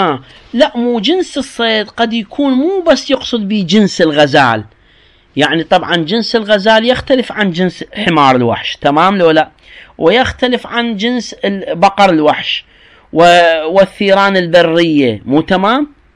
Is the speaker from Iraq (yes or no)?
yes; Iraq; عندنا في العراق ما تذبح المرأة دجاجة ولا شات